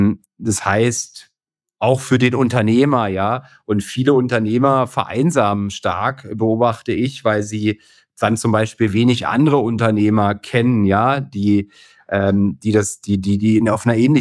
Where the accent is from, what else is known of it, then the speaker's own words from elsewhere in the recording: Berlin, Germany; Also ich komme ja aus Berlin, ne.